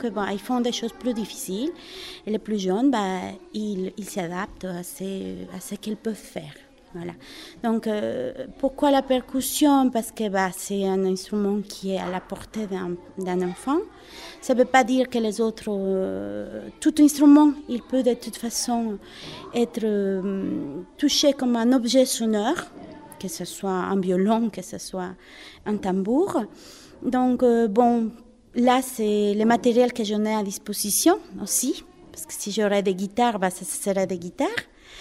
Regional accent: Ecuador; French is a second language; moved away as an adult; now in France; J'ai obtenu mes diplômes d'études musicales, pédagogiques et de chant en Équateur, mon pays d'origine.

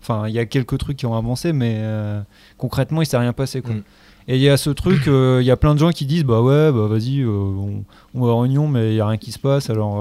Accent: Arras, Hauts-de-France, France; je suis né à Arras, quoi. Donc, toute ma jeunesse, mon adolescence, je l'ai passé à essayer de chercher des endroits cool aussi dans la ville, quoi.

